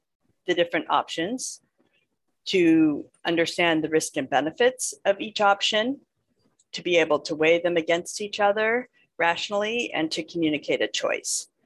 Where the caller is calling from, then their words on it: San Francisco, California, United States; And I am speaking from San Francisco, California, and I have a California perspective